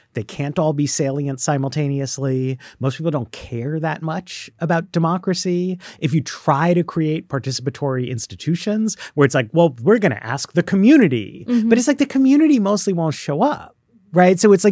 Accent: New York, United States; I grew up in New York. I've always lived in like big, diverse, cosmopolitan cities.

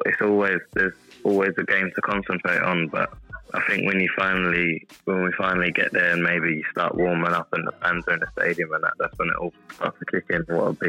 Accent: Harrow, London, United Kingdom; I grew up in Harrow, so that's 15 minutes away from Wembley.

